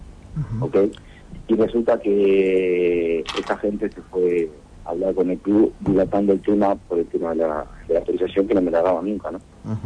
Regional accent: Uruguay; moved away; No, yo soy uruguayo, yo trabajo acá en Europa hace tiempo, estamos cerrando varias operaciones acá en Italia, y he trabajado en Estados Unidos también.

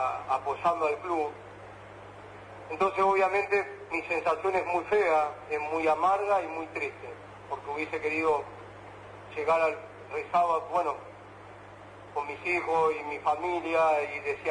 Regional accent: Santa Fe, Argentina; soy de Santa Fe, quiero caminar tranquilo por la ciudad

